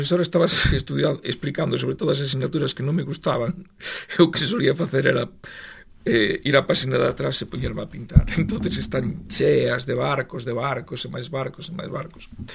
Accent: Cee, Galicia, Spain; Pois mira, eu son da Costa da Morte, aínda que traballo aquí na Coruña, dun pobo que ben coñecedes todos, que se chama Cé.

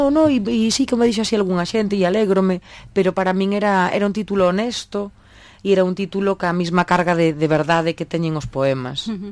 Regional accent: A Coruña, Galicia, Spain; porque eu son moi coruñesa

